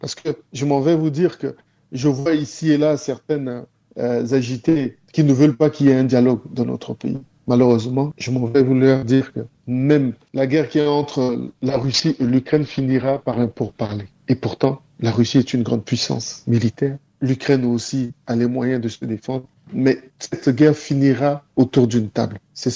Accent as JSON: {"language": "French", "country": "Central African Republic", "said": "ce que je sais en tant que centrafricain, c'est que si nous ne allons pas nous mettre ensemble"}